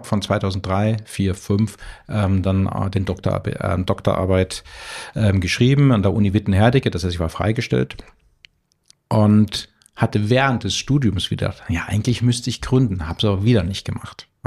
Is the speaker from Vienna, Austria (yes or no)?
yes; Vienna, Austria; Ich bin in Wien aufgewachsen und habe dort an der WU Betriebswirtschaft studiert.